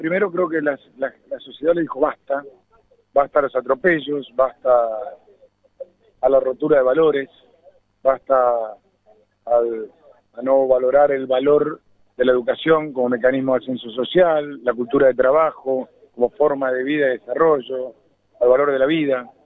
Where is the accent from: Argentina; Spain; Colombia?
Argentina; tenemos que discutir los problemas estructurales que tenemos como argentinos.